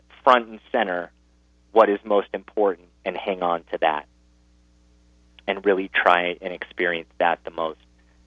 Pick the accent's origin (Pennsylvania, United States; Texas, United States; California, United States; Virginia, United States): California, United States; Los Angeles; So I grew up in Los Angeles, in the middle of Hollywood, born into a famous family